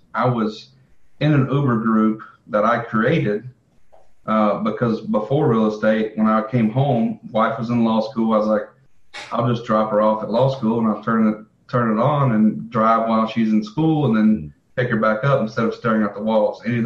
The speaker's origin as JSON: {"language": "English", "region": "Mississippi", "country": "United States", "said": "And look, I'm from Mississippi. I never was much of a reader."}